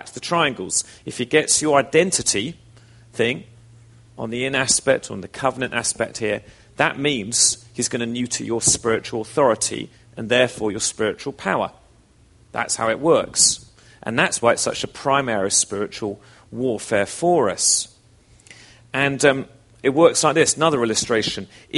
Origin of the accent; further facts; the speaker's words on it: England, United Kingdom; This is from when I grew up in England.